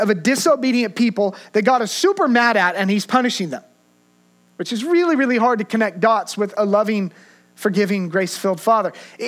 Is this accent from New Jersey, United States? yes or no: no; Redding, California, United States; I grew up in Redding and I've driven that Central Valley for a long time.